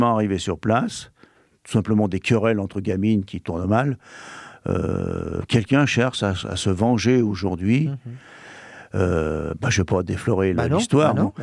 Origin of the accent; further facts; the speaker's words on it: Lyon, Auvergne-Rhône-Alpes, France; born there; je suis né à la Croix-Rousse, donc quand on me demande où je suis né, je dis à la Croix-Rousse, et j'ajoute toujours je suis un canu.